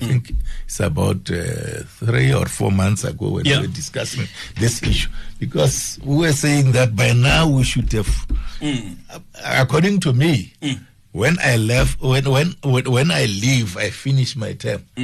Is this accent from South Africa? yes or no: yes; Sekhukhune, Limpopo, South Africa; I grew up in Skukune.